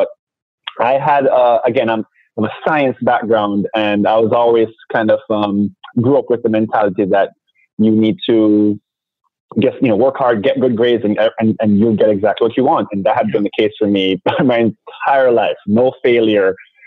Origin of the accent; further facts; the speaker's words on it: Jamaica; moved away as an adult; now in Miami, United States; I'm Jamaican. Anyone who talks to me long enough figures that part out. But I've been in Miami since 2002